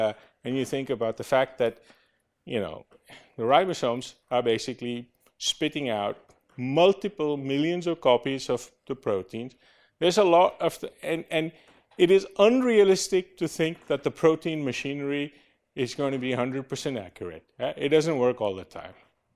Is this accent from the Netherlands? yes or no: yes; Netherlands; I come from the Netherlands.